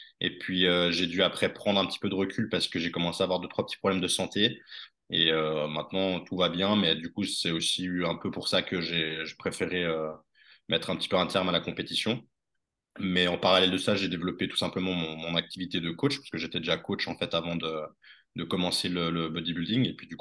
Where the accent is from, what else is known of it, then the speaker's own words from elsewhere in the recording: Switzerland; Je suis né en Suisse, donc je vis en Suisse. Après j'ai beaucoup voyagé, mais je suis toujours resté en Suisse.